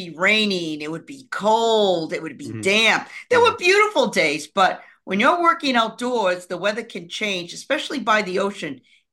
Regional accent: Boston, Massachusetts, United States; born there; now in Somerville, United States; I live in Somerville. I was born in Boston, which is a half a mile away.

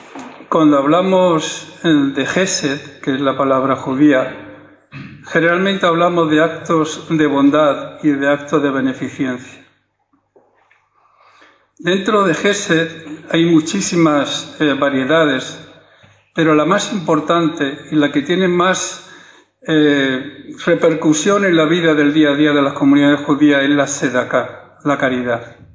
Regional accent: Spain; yo como español y como judío me siento muy orgulloso de Cáritas.

